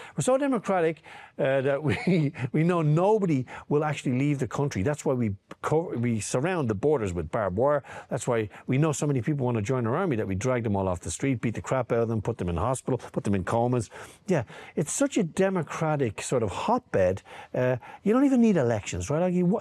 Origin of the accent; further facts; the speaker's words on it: Ireland; Take it from me, I'm an Irishman.